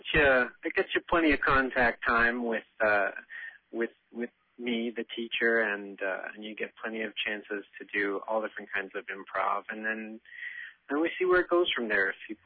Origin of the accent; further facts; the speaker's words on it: Boston, Massachusetts, United States; now in Chicago, United States; And I thought, I'm from Boston originally, and I felt like I've come this far. I am more than halfway to Chicago